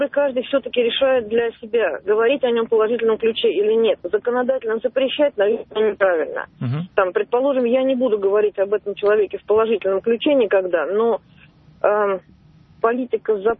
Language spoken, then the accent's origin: Russian; Moscow, Russia; я из Москвы, мне 45 лет.